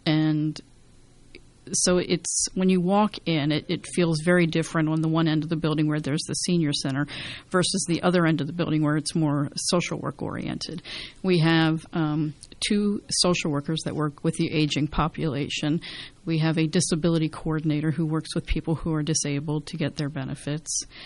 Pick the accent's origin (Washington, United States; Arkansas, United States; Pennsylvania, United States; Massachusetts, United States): Pennsylvania, United States; also born or lived in Baltimore; now in Frenchtown, United States; I'm originally from South Central Pennsylvania. It's where I grew up. I was then in Baltimore for several years.